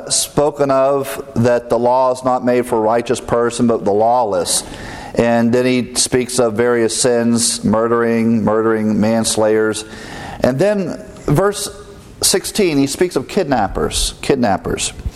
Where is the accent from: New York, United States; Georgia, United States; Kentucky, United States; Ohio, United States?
Ohio, United States; did not allow anyone in those states to own slaves, including my home state of Ohio.